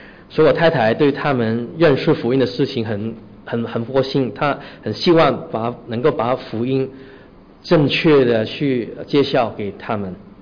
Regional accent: Hong Kong; 我说我们是，但是我们从香港来的。

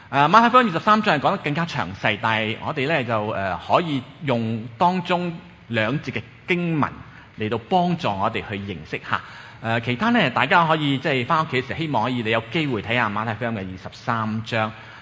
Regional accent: Guangdong, China; 但系我哋广东人有一句说话呢，就系咁讲

